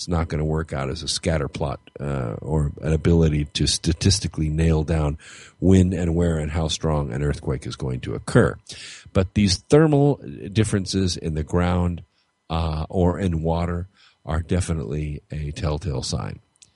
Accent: California, United States; when I grew up in California, we had four seasons. You know, just like you have in the north, only different.

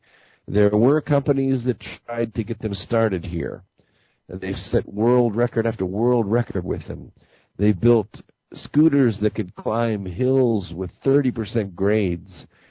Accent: United States; I do not feel that way as an American.

